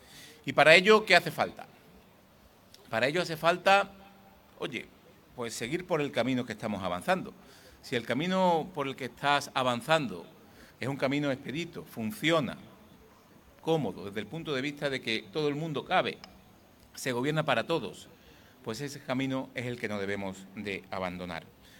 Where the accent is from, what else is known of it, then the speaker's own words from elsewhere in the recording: Andalusia, Spain; nos jugamos sobre todo una cosa, el orgullo de seguir siendo andaluces